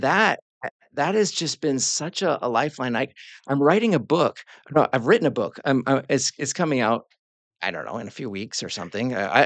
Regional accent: Seattle, Washington, United States; moved away as an adult; also born or lived in Glasgow; I was raised in Seattle, Washington, and that's as far away from the Southern Bible Belt in America as possible. Very, very secular.

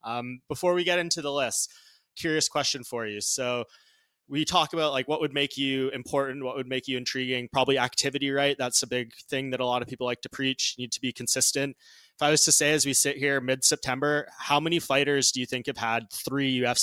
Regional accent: Vancouver, British Columbia, Canada; I'm from Vancouver originally.

